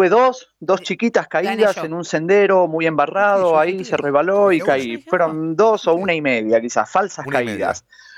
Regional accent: Spain; moved away; Yo salí de España sabiendo unas 20 palabras en inglés.

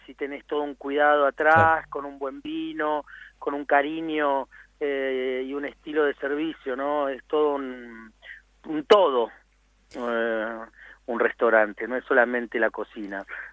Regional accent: La Plata, Buenos Aires Province, Argentina; born there; Soy, bueno, nacido en la ciudad de La Plata, con familia, abuelos y bisabuelos italianos, ¿no?

